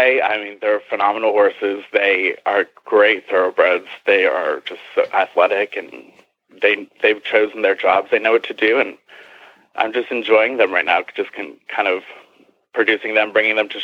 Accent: Connecticut, United States; And I just moved home. I grew up in Connecticut.

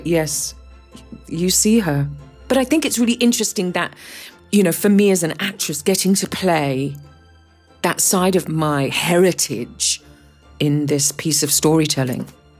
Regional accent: Guyana; born there; I am biracial. So my father was black and my mother was white. I was born in South America, in Guyana. My father was Guyanese and my mother was British.

